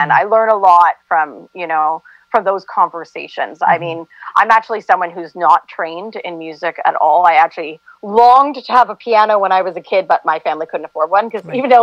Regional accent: Hamilton, Ontario, Canada; And then I had another play that was supposed to be done in May in my hometown where I live now, Hamilton, uh-huh. Ontario

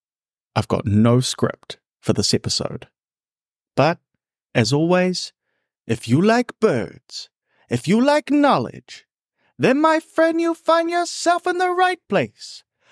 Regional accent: North Island, New Zealand; And yes, I'm from the North Island, so it wasn't very far to travel

